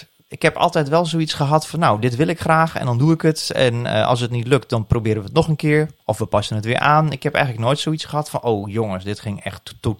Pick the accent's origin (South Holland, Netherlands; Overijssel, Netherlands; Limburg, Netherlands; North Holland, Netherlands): Overijssel, Netherlands; ik heb in Rotterdam gestudeerd aan de Erasmus Universiteit. En als je daar een accent hebt, want ik kom uit Oosten. Dat was ook wat je in Almelo natuurlijk best wel kunt horen bij mensen.